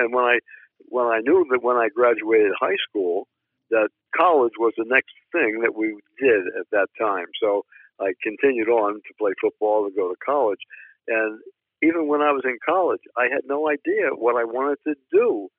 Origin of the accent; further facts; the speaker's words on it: Drexel Hill, Pennsylvania, United States; also born or lived in Bryn Mawr; Well, I was born in Bryn Mawr, Pennsylvania, and I grew up basically in an area called Drexel Hill, Pennsylvania, and that's where I went to high school in Upper Darby.